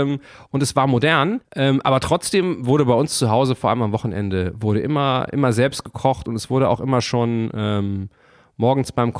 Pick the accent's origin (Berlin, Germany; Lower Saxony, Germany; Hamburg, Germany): Hamburg, Germany; ich komme aus Hamburg.